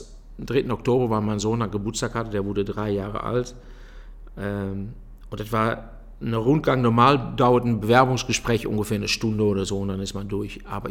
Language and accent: German; Haaksbergen, Overijssel, Netherlands; German is a second language; now in Germany; Wahrscheinlich an den Namen oder auch an die Sprache kann man schon hören. Ich komme aus Holland, original, gebürtig, in Haaksbergen in Twente. An der deutschen Grenze ist das fast. Bin 63 Jahre alt, wohne zusammen hier in die schönste Stadt am Niederrhein, in Gried.